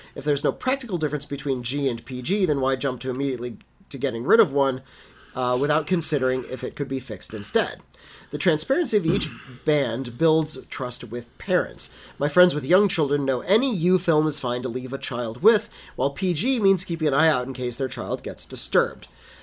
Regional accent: England, United Kingdom; I'm English.

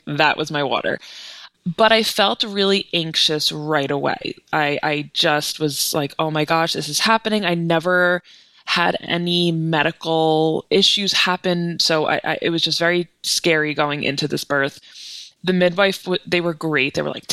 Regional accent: Long Island, New York, United States; So I'm from Long Island and I used Stony Brook midwives and they were amazing.

